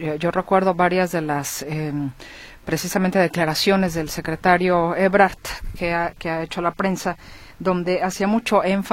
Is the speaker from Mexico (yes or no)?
yes; Mexico; Me refiero a que, a México, por supuesto, somos vecinos de Estados Unidos que está involucrado justamente en ese conflicto.